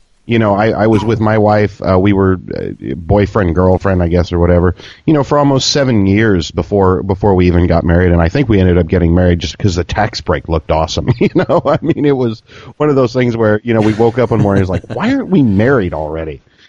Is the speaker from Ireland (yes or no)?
yes; Ireland; Me being Irish, I was looking for an Irish gal.